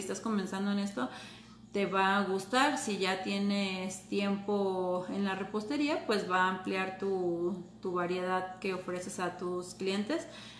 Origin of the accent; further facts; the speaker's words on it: Argentina; Yo soy de Argentina y aquí les decimos tortas.